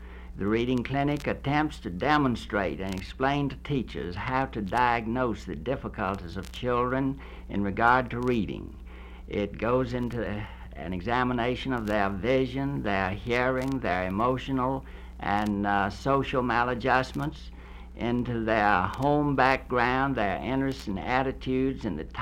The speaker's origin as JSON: {"language": "English", "town": "Norfolk", "region": "Virginia", "country": "United States", "said": "Yes, I'm from the South. I'm from Norfolk, Virginia."}